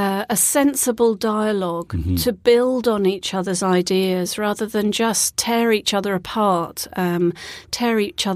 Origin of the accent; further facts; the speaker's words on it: United Kingdom; So you probably gather by my accent that I am UK born and bred.